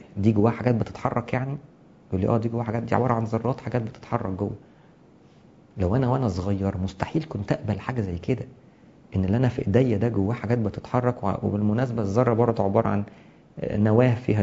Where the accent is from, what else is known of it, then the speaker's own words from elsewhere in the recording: Egypt; زي انا ابن مصر مثلا، انا ابن مصر لاني بنتمي لها